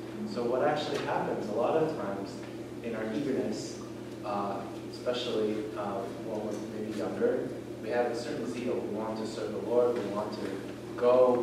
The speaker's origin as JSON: {"language": "English", "region": "New Jersey", "country": "United States", "also_born_or_lived": "Chicago, United States", "said": "Actually, I came with my family from Chicago. Actually, originally from New Jersey."}